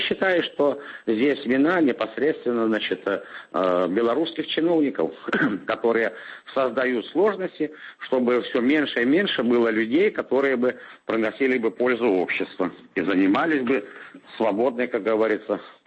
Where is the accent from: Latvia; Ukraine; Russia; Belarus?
Belarus; moved away; Я, допустим, приехал с Беларуси, у меня фактически не было финансовых возможностей. То, что продали там собственный дом, вот и все возможности были финансовые.